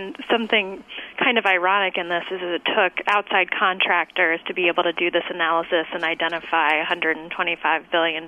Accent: United States; But I think that's not my job as an American.

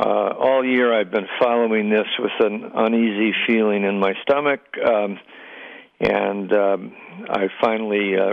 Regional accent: California, United States; But I'm a Californian. I vote with everybody else in California.

